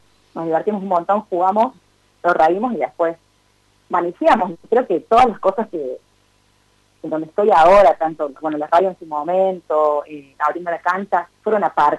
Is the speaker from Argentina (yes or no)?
yes; Córdoba, Argentina; no soy de Córdoba Capital, soy de una ciudad chiquita